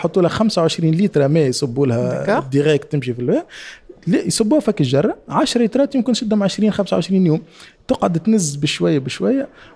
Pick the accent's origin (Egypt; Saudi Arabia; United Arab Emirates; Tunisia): Tunisia